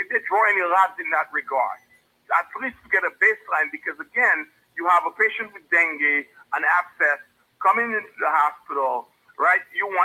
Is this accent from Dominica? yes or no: yes; Pointe Michel, Saint Luke Parish, Dominica; We grew up in Point Michelle together.